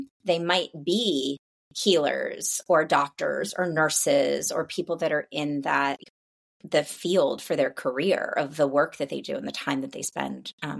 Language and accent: English; Los Angeles, California, United States; when I was growing up in Los Angeles, every night on the news, there was an air quality monitor conversation